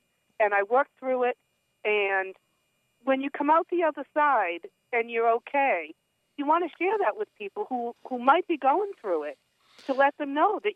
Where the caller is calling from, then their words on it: West Roxbury, Massachusetts, United States; West Roxbury.